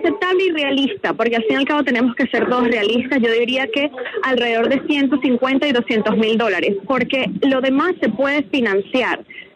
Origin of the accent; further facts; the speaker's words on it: Venezuela; yo soy venezolana, ya viví todo lo que es la migración de personas y la migración de fondos.